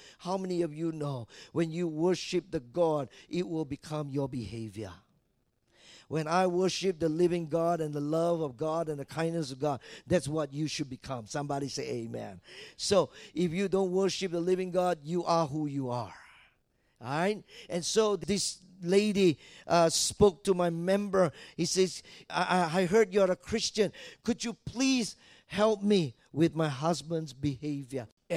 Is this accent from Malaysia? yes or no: yes; Malacca, Malaysia; my sister in Malacca, that was my hometown, all right?